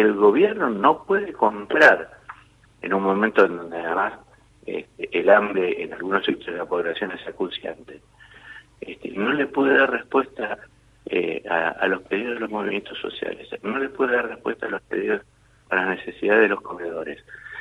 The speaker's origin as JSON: {"language": "Spanish", "town": "La Plata", "region": "Buenos Aires Province", "country": "Argentina", "said": "Digo, vos sos platense también."}